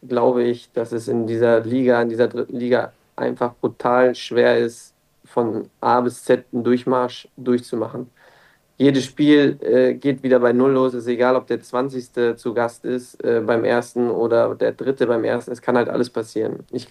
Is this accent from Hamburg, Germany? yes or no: yes; Hamburg, Germany; wir kommen beide aus Hamburg